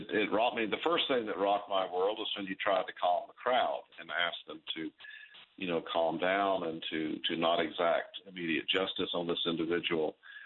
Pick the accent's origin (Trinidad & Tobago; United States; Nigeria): Nigeria; also born or lived in Ghana; I was raised, Susie, I was raised in Nigeria and Ghana.